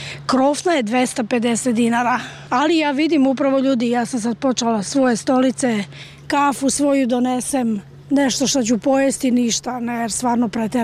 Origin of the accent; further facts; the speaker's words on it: Belgrade, Serbia; Ja sam odavde iz Beograda i svake godine dolazim.